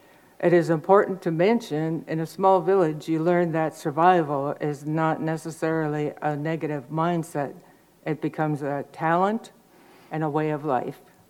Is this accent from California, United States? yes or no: no; Kake, Alaska, United States; from Cake, Alaska.